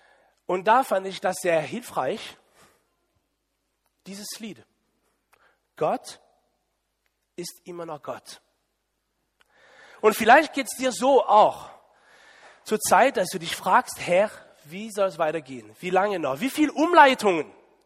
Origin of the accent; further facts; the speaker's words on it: Le Mans, Pays de la Loire, France; German is a second language; now in Germany; ich bin mittlerweile so mehrere Jahre in Deutschland. Aber vor circa 20 Jahren war ich noch in Frankreich. Und da ist eine Gruppe Deutsche aus Widenes zu Besuch in meine Heimatgemeinde in Le Mans gekommen.